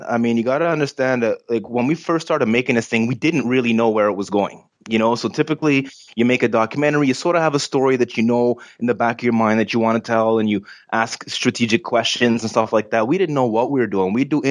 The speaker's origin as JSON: {"language": "English", "country": "Canada", "said": "Because, you know, I'm from Canada"}